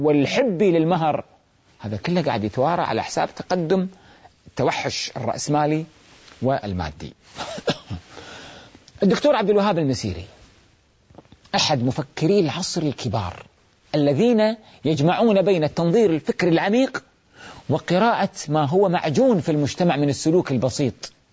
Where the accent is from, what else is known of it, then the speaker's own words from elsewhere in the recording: Kuwait; إحنا عندنا في الكويت الدولة تعطي للشاب مساعدة مادية كمهر للزواج